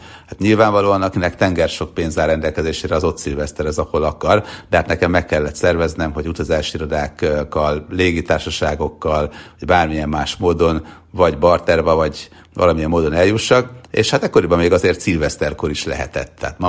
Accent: Sopron, Győr-Moson-Sopron, Hungary; now in Budapest, Hungary; réges-régen még, amikor felköltöztem Sopronból Budapestre, akkor itthon szilvesztereztem

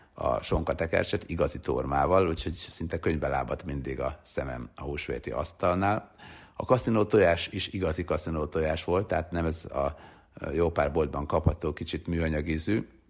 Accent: Sopron, Győr-Moson-Sopron, Hungary; én ugye Sopron környékén nevelkedtem, Győr-Moson-Sopron megyében, anyukám győri volt, de aztán Sopronba költöztek

